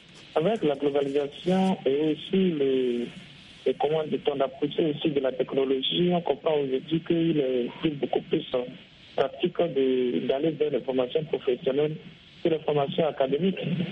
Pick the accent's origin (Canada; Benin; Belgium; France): Benin; et chez nous au Bénin ici.